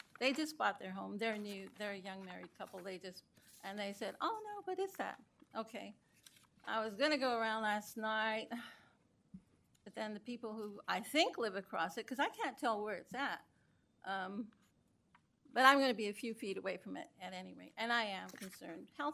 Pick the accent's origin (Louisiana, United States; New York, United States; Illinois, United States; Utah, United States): Utah, United States; Layton; also born or lived in Singapore; I grew up in Layton. I was raised on the street that I'm living at now. I moved away. I lived in a very densely populated city overseas, Singapore.